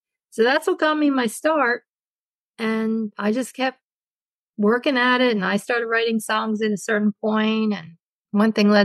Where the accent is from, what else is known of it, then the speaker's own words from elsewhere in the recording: Pennsylvania, United States; moved away as an adult; So I got married when I was 21 and I grew up in Pennsylvania and the man I married to California